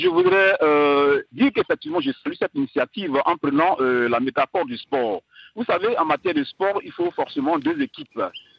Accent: Côte d’Ivoire; en tant qu'Ivoirien, en tant qu'observateur de la vie politique ivoirienne.

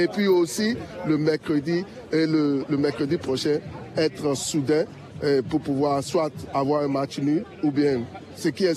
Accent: London, United Kingdom; born there; French is a second language; Je suis né à Londres. Je suis né à Londres, uh-huh. mais de parents père ghanéen et puis maman béninoise. Ils se sont rencontrés ici

